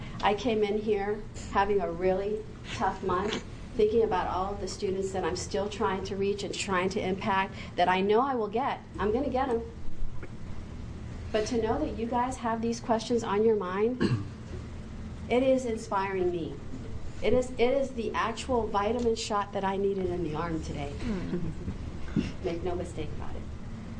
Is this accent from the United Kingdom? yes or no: no; St. Thomas, U.S. Virgin Islands; I'm from St. Thomas, U.S. Virgin Islands